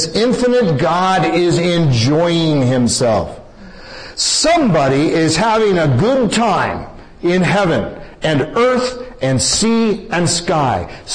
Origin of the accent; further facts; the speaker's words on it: Portland, Oregon, United States; I'm from Portland, some of you are from the Seattle area, and you know what we're talking about.